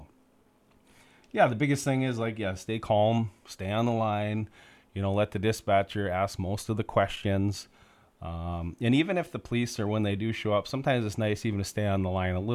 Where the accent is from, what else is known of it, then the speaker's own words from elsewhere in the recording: Crookston, Minnesota, United States; When I was like Katie and Becky and a bunch of us, you know, we were born and raised in Crookston.